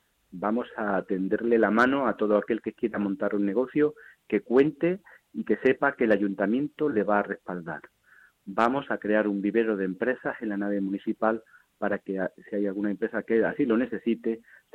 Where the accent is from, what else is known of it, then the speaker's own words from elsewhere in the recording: Algaidas, Andalusia, Spain; Y un grupo de algaideños y de algaideñas, bajo la sigla del Partido Popular, hemos decidido